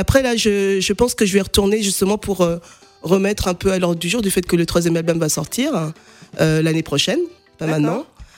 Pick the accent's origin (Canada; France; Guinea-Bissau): Guinea-Bissau; je viens de la Guinée-Bissau et je parle le Manjak, c'est une langue la langue de mon ethnie.